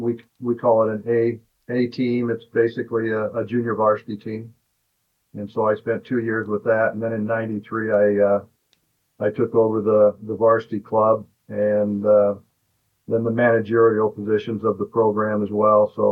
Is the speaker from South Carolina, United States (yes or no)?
no; Moscow, Idaho, United States; You know, I grew up in Northern Idaho, played high school baseball and in similar weather to this. We used to sneak down to, I was from Moscow, so we used to sneak down to Lewiston, 33 miles away, and it was the, you know, the Sun Belt of Idaho.